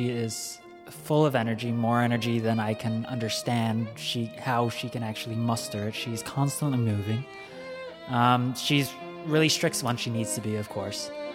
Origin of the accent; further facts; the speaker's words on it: Bloomington, Indiana, United States; Growing up in Bloomington, Indiana, everybody's heard about Josh Bell, the violinist. He's pretty much a superstar there.